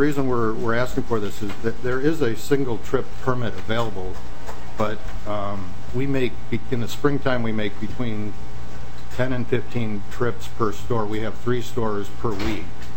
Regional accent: Fergus Falls, Minnesota, United States; I'm from Fergus Falls, Minnesota.

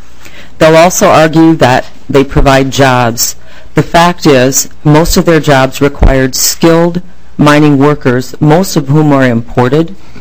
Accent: Florence Township, United States; I'm from Florence Township.

